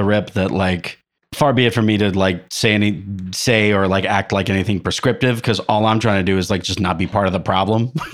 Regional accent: Florida, United States; I'm from Florida, and I'm a member of an organization called Dream Defenders

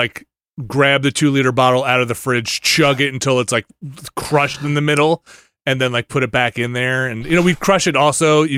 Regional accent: Long Island, New York, United States; Listen, I grew up on Long Island. We were nothing if not true to the American dream, okay?

